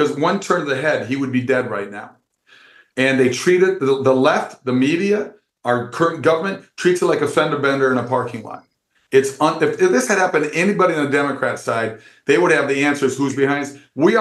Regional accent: Minnesota, United States; I'm a Big Ten guy, too. I grew up in Minnesota, so we just recently played against Michigan.

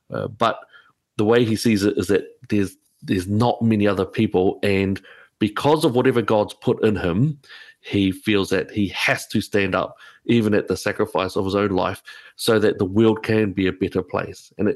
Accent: Auckland, New Zealand; also born or lived in Palmerston North; Dad took us to Auckland, and we grew up in Auckland amongst our extended family and also with Dad.

